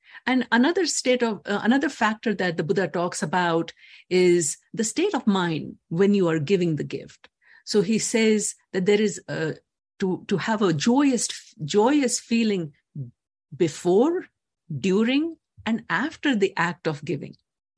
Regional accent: India; When I was growing up, I come from India.

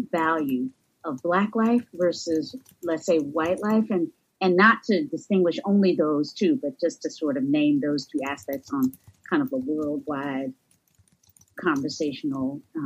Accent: Southern United States, United States; accent: Southern US; in growing up in the United States, you know, and when I speak, you can hear not just the United States, but like the southern part of the United States.

